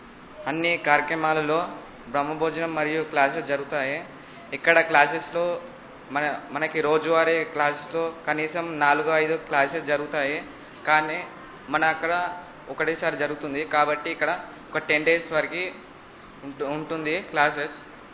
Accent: Siddipet, Telangana, India; నేను సిద్దిపేట నుంచి వచ్చాను.

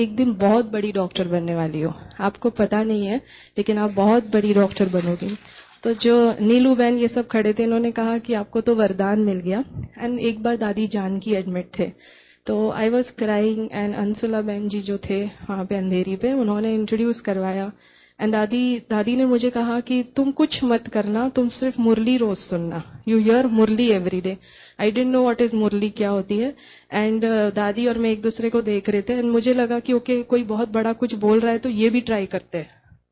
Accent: Mumbai, Maharashtra, India; मैं वैसे मुंबई से हूँ

